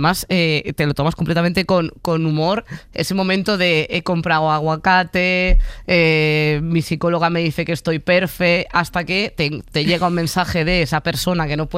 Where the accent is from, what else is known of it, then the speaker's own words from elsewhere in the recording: Cádiz, Andalusia, Spain; Ahora estoy un poco gaditana invernal, tú lo sabes. Que vale, yo sí. Durante el año no soy tan andaluza, pero luego ya volvemos.